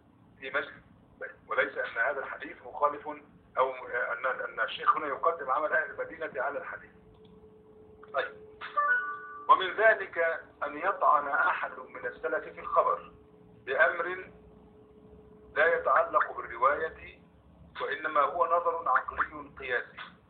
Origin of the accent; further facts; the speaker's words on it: Egypt; حتى في القرى عندنا في مصر زمان